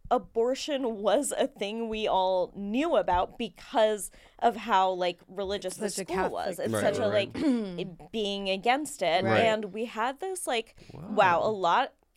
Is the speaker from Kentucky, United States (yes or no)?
yes; Kentucky, United States; I grew up in Kentucky.